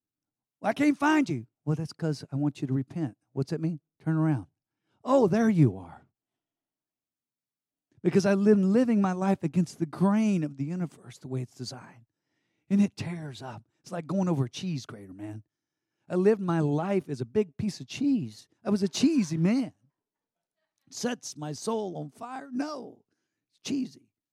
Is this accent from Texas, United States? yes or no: yes; Texas, United States; I said, don't you ever do that to me. I'm a Texan.